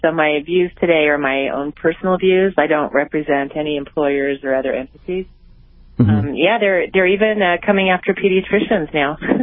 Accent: United States; born there; I was so lucky. I was born here in America to parents who had fled from communism.

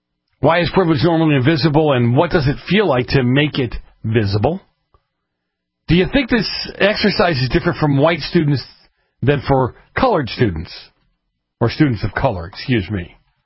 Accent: East Coast, United States; now in California, United States; Especially here in California. I grew up on the East Coast.

